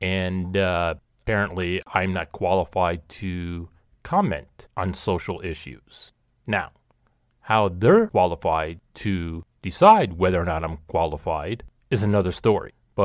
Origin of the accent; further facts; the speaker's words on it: Sweden; Little do they know, I'm from Sweden.